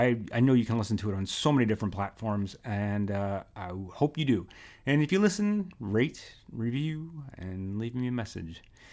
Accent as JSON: {"language": "English", "town": "Philadelphia", "region": "Pennsylvania", "country": "United States", "said": "I'm from the Philly area. I really don't like the Lakers."}